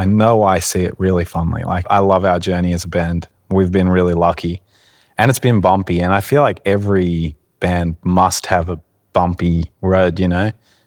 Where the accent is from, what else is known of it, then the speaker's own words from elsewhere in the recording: Sydney, New South Wales, Australia; We're from Australia. We're from Sydney.